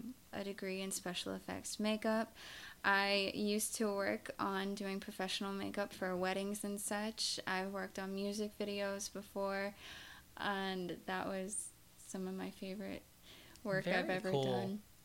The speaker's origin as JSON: {"language": "English", "region": "North Carolina", "country": "United States", "said": "I'm from North Carolina. You'll hear my accent come out every now and then."}